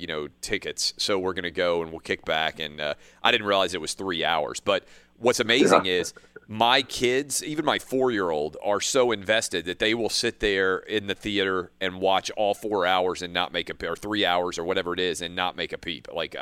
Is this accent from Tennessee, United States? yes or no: yes; Nashville, Tennessee, United States; the NFL draft is happening here in my hometown in Nashville.